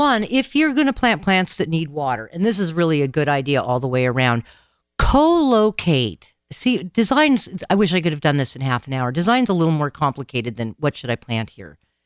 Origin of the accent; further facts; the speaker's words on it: Tacoma, Washington, United States; But I grew up here in the Puget Sound. I was North Tacoma, actually Old Town Rat, born and raised.